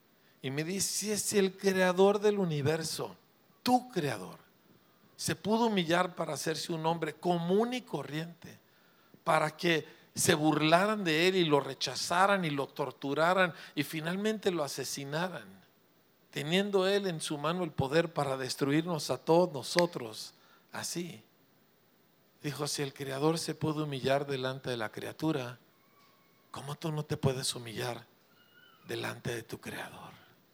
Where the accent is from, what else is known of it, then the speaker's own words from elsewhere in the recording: Parral, Chihuahua, Mexico; Uy, pues me prendí un cohete porque soy de Parral, ¿me entiende?